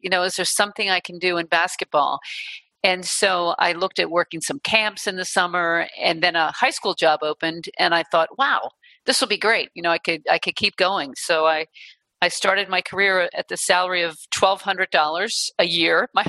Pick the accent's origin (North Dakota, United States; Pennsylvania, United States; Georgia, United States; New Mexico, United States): Pennsylvania, United States; Philadelphia; I'm from Philly. I'd like to stick around the East Coast.